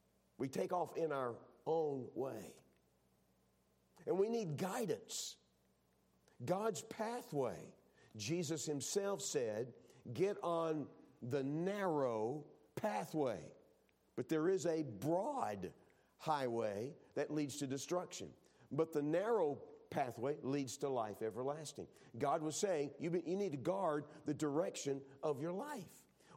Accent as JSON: {"language": "English", "region": "Texas", "country": "United States", "said": "But again, I'm a Texan, and so I kind of, forgive me, you grow up watching the old, you know, Westerns"}